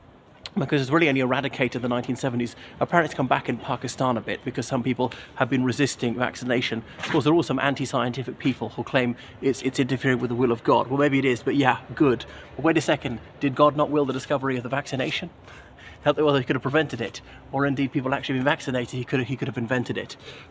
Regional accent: Ireland; now in Cheltenham, United Kingdom; from Ireland. Here I am in Cheltenham, Gloucestershire, United Kingdom

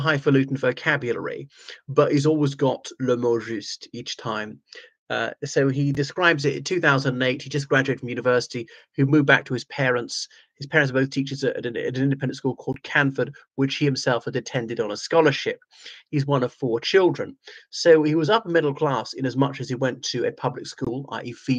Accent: Ireland; from Ireland.

